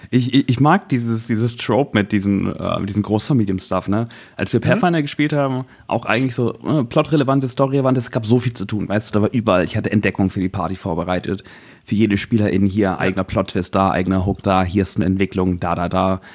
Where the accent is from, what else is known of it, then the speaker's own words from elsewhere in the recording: Northern Germany, Germany; für mich als Norddeutscher, der, weiß ich nicht, auch nicht so mit Dialekten und so vorher irgendwie in Kontakt getreten ist